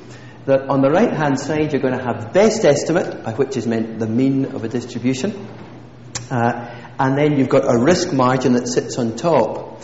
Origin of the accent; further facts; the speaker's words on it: Scotland, United Kingdom; So, of course, being a Scot and a simple soul, though maybe I shouldn't say that about all my fellow companions north of the border, I think in pictures.